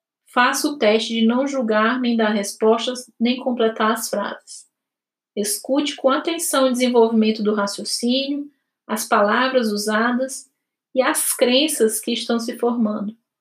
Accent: Dourados, Mato Grosso do Sul, Brazil; A minha infância livre, em Dourados, no Mato Grosso do Sul

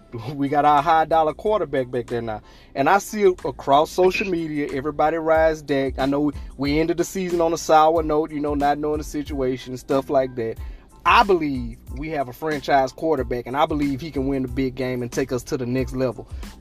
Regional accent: Louisiana, United States; I'm from Louisiana. My whole family around me are Saints fans, but my dad was a Cowboy fan.

